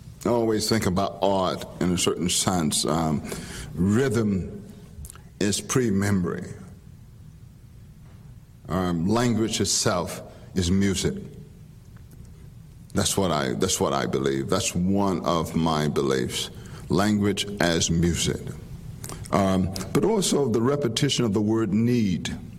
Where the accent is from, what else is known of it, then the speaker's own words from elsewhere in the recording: Bogalusa, Louisiana, United States; My hometown, Bogalusa, referred to as Magic City.